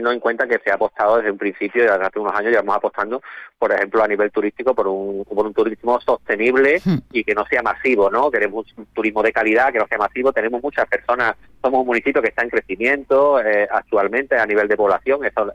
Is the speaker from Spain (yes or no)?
yes; Jimena, Andalusia, Spain; me gusta presumir de mi pueblo, de Jimena, de mi municipio